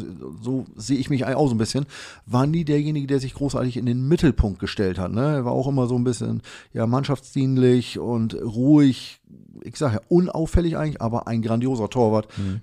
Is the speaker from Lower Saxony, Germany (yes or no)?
yes; Dangast, Lower Saxony, Germany; ich bin ja aufgewachsen in Dangas. Das ist in der Nähe von Farel bei Wilhelmshaven oben.